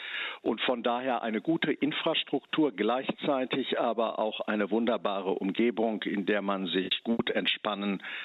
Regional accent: North Rhine-Westphalia, Germany; Ich komme aus dem Herzen Westfalens, auch wenn es natürlich andere Orte gibt, die das ebenfalls für sich beanspruchen. Aber ich denke schon, ein echter Westfale bin ich.

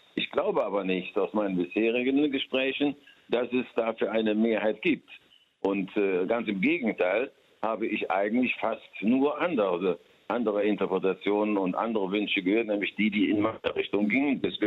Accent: Cologne, North Rhine-Westphalia, Germany; aber ist für uns als Kölner sowieso das Herz der Stadt und das Identitätsstück.

